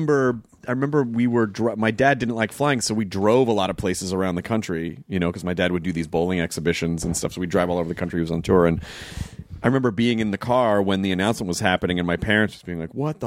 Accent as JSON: {"language": "English", "region": "Kentucky", "country": "United States", "tie": "born there", "also_born_or_lived": "Florida / Arkansas / Memphis", "said": "I moved. I was born in Kentucky and then lived in Florida for a couple of years. And then when I was like 8, we moved to Arkansas for 6 months and then Memphis"}